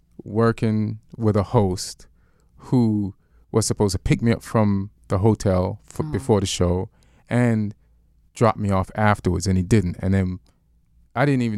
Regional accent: New York, United States; now in Los Angeles, United States; In New York.

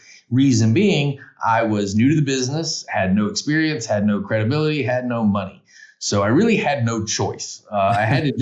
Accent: Macon, Georgia, United States; I'm from Macon, Georgia. And middle Georgia area has always been somewhat of a economically distressed area, not the most affluent area.

